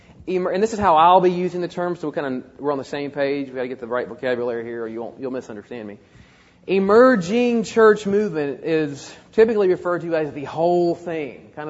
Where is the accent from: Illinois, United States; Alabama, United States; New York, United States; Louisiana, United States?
Louisiana, United States; also born or lived in Mississippi; Now, I'm from South Louisiana by way of Mississippi. This kind of thing is in my blood.